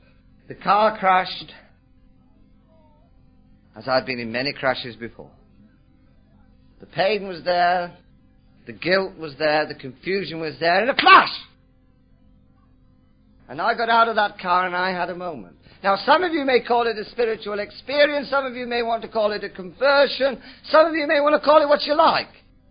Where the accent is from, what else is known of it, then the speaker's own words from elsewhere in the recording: England, United Kingdom; the bluey green eyes, the fact that I'm English, my mother being called, those are things I cannot change.